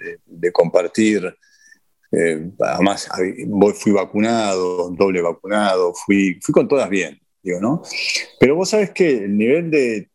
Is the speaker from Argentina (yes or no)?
yes; Argentina; moved away; todos los que siguen el programa saben que soy de los que me fui de la Argentina no por un gobierno, sino por un estado ya de cansancio